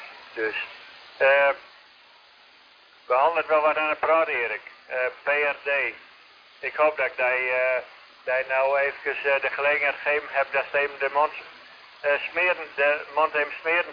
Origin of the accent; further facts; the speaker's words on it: Netherlands; accent: mix of Gronings and Frisian; ik praat dan een beetje plat op mijn manier, een beetje Grunnings, een beetje Fries in elkaar.